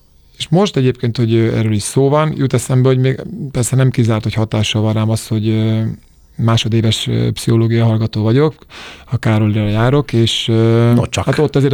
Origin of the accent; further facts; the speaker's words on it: Budapest, Hungary; Mi Budafokon nőttünk föl, Budatétényben.